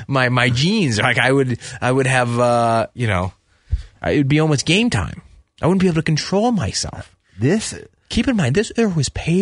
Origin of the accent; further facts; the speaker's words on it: Washington, United States; they were always like throwing in that they were from Washington after I was said I was from Washington.